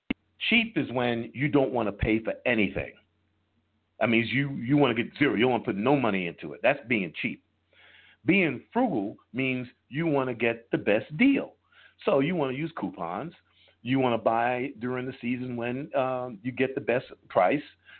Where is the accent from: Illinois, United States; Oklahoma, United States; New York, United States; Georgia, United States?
New York, United States; I'm a pizza snob because I'm from New York, and there's no better pizza than that comes from New York City.